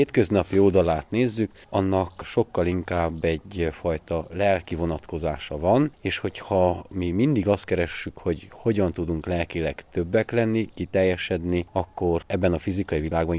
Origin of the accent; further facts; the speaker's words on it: Magyaró, Mureș County, Romania; also born or lived in Jobbágyfalva; honnan származunk, én magyarói származású lévén, jobbágyfalvi származású lévén, hanem az erdélyi táncait is meg lehetett ismerni.